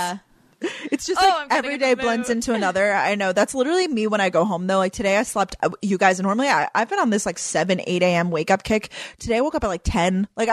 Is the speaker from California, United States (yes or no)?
no; New York, United States; because I'm from New York. So it's like really cold outside now.